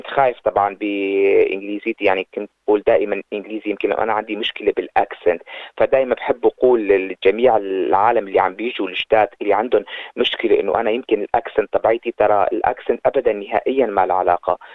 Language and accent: Arabic; Syria; now in Australia; يعني تصور المحل اللي أنا اجيت فيه من سوريا على أستراليا